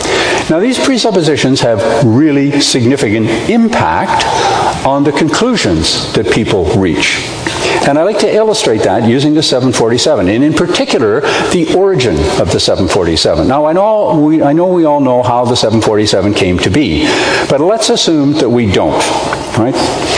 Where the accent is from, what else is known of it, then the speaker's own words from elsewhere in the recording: Ontario, Canada; Now, I know I'm from Ontario